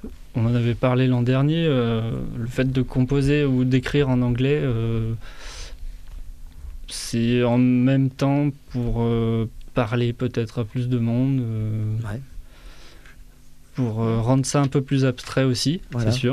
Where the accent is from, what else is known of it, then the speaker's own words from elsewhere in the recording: France; c'est peut-être sûrement parce qu'on est français